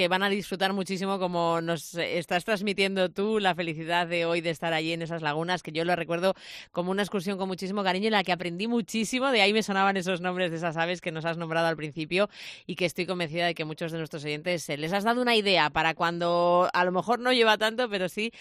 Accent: Valladolid, Castile and León, Spain; yo como vallisoletano lo conozco y he ido a verlo.

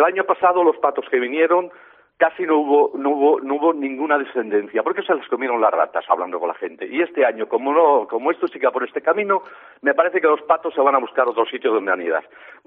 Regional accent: Ares, Galicia, Spain; tuvisteis a nuestro alcalde, soy de Ares.

